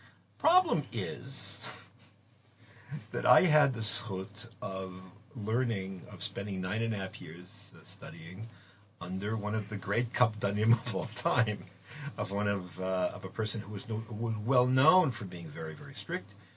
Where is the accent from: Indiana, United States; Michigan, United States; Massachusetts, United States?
Massachusetts, United States; Boston; I didn't do that because I was from Boston. People from Boston got a pass.